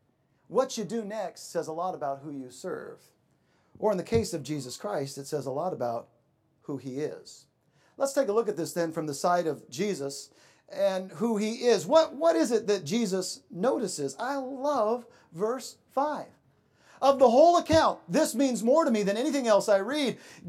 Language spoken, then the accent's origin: English; United States; I mean, I'm an American.